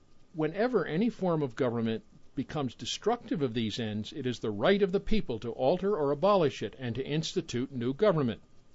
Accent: Canada; also born or lived in United States; As a Canadian and former American, I wish to invoke my right to speak on a subject close to your hearts.

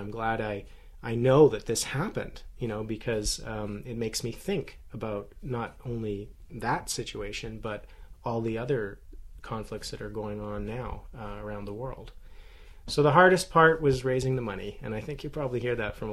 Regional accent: Canada; living here in Toronto and, you know, being a Canadian

